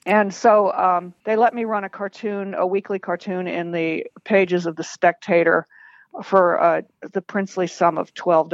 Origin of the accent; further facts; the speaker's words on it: San Diego, California, United States; I'm from San Diego.